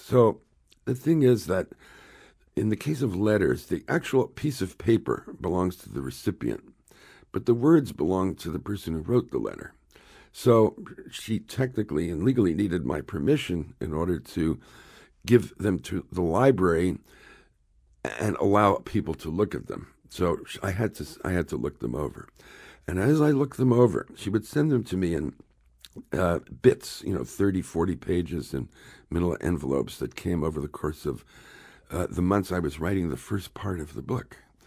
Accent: Newark, New Jersey, United States; You know, I'm from Newark, New Jersey

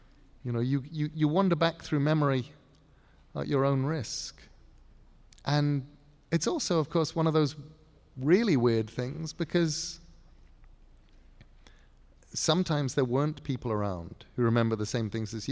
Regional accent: England, United Kingdom; I was raised in England at a time when you were, particularly at school, you had to clean your plate.

